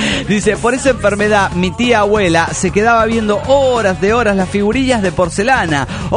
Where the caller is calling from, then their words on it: Quito, Pichincha, Ecuador; Soy el gusano de Quito, Ecuador